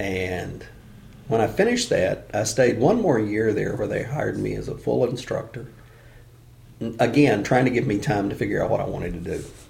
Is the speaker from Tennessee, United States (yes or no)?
yes; Tennessee, United States; now in Missoula, United States; I grew up in Tennessee, in West Tennessee. I went to a small high school, 400 students, roughly, grades 7 through 12. A little community where I grew up before that.